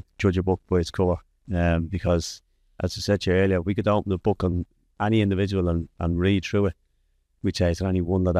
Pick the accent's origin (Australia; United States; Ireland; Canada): Ireland; Dublin, Leinster; I grew up in Darndale, North County, Dublin.